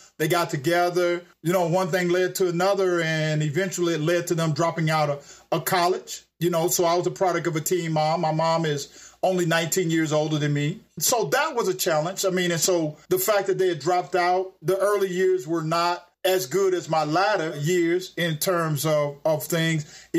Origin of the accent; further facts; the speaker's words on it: Miami, Florida, United States; I grew up in Miami, Florida.